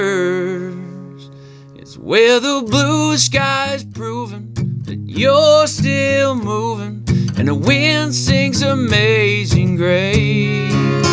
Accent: Fishing Lake Métis Settlement, Alberta, Canada; moved away as an adult; I grew up on Fishing Lake Métis Settlement. Spent my whole life there, really. I moved away to play junior hockey after high school.

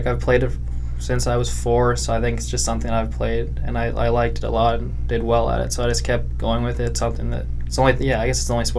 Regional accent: Renfrew, Ontario, Canada; I grew up in Renfrew. I've played hockey ever since I can remember. I went to school in Renfrew too

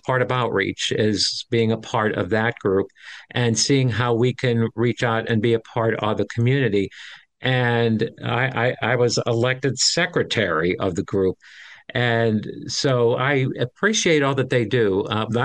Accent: Irwin, Pennsylvania, United States; I grew up in Irwin. I'm a Norwin graduate.

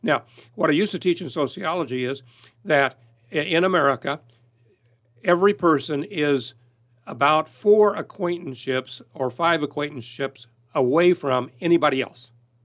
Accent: Effingham, Illinois, United States; your town? I said, Effingham.

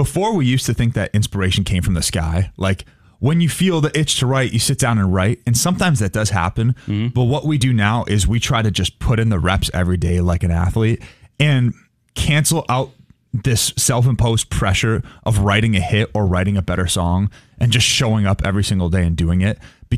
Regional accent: Canada; they were Canadian and we grew up in Canada.

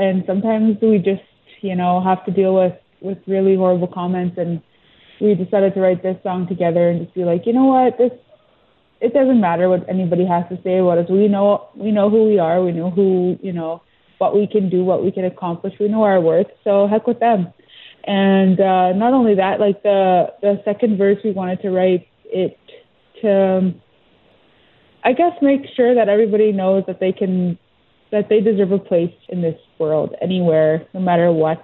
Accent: Grand Rapids, Manitoba, Canada; I ran for Queen in my hometown, Grand Rapids, Mr. Paisa Cree Nation, and we have a winter festival there.

